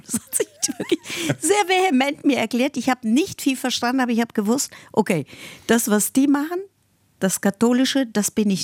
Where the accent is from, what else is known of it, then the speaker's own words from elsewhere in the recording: Berlin, Germany; Ich hätte auch sagen können, deutsche Jüdin, aber ich finde, ich bin eine Berliner Jüdin